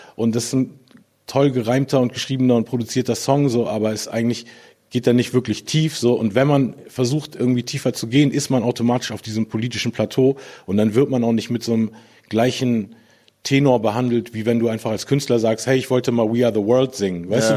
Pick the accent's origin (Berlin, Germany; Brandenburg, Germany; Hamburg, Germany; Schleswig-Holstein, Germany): Hamburg, Germany; gerade in dem Teil von Hamburg, wo ich aufgewachsen bin, war es eben so monokulturell